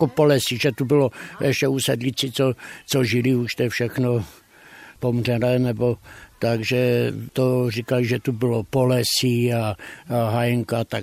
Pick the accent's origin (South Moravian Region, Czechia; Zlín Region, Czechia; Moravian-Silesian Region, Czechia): Moravian-Silesian Region, Czechia; Hrčava; byl jsem z Hrčavika, k tým horám jsem měl blízko